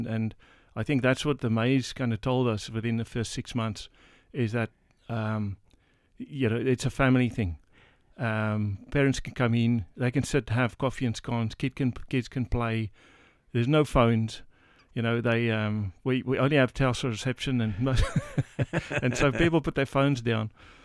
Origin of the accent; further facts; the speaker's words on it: South Africa; moved away as an adult; also born or lived in Melbourne; now in Australia; We moved here from South Africa in 2008 and mostly in Melbourne, worked as an engineer, and always wanted to get back to the country.